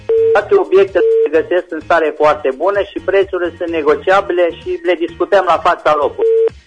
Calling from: Reșița, Caraș-Severin, Romania; din Reșița, ofer spre vânzare două covoare persane

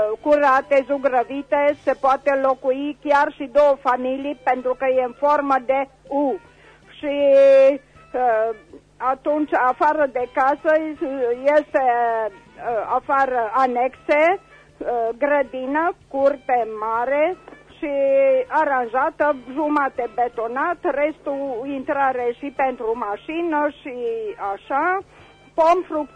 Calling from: Reșița, Caraș-Severin, Romania; din Reșița și doresc să vând o casă în Gătaia sau să schimb cu Timișoara.

